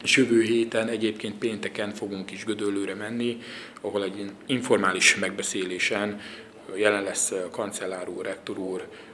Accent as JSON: {"language": "Hungarian", "country": "Hungary", "said": "magyarok vagyunk"}